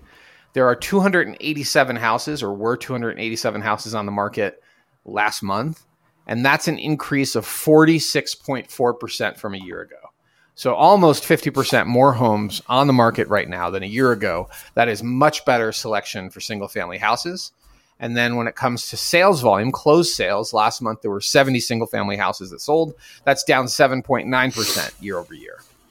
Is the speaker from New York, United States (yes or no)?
yes; New York, United States; now in Boulder, United States; I'm from New York. My parents, originally, I've been in Boulder for a long time